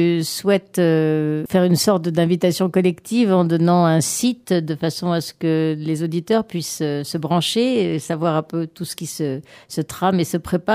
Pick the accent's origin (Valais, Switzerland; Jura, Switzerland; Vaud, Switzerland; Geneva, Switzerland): Geneva, Switzerland; Moi, je suis un peu triste de ça, bien sûr, puisque nous sommes Genevois.